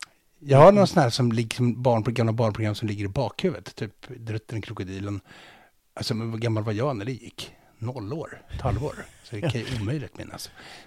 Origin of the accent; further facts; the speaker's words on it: Sweden; accent: standard Swedish; jag pratar rikssvenska.